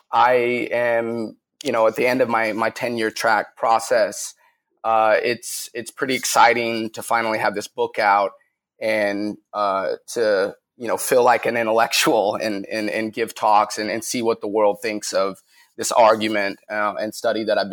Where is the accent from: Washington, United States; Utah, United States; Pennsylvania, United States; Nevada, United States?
Utah, United States; Salt Lake City; And before that, a little more personal background, I grew up in Salt Lake City, Utah.